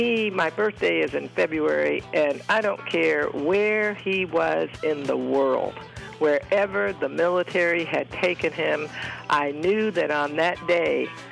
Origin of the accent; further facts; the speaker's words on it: California, United States; also born or lived in Oakland; we were in a small town. I was born in Oakland, but we were in a small town in Northern California